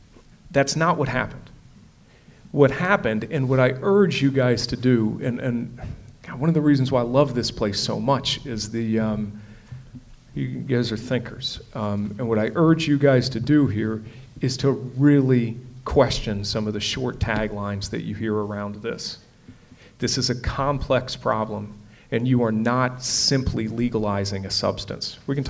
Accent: Colorado, United States; I'm from Colorado

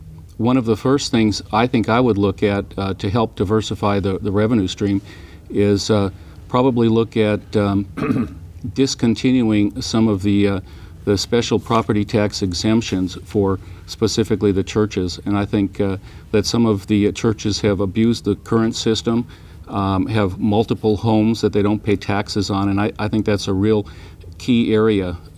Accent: Anchorage, Alaska, United States; I've lived in Anchorage for over 40 years. I grew up in Anchorage. I graduated from East High School

